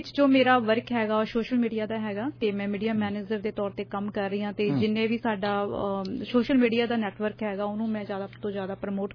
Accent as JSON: {"language": "Punjabi", "town": "Malerkotla", "region": "Punjab", "country": "India", "said": "ਮੈਂ ਮਲੇਰਕੋਟਲਾ ਸਿਟੀ ਤੋਂ ਬਿਲੋਂਗ ਕਰਦੀ ਹਾਂ ਜੀ"}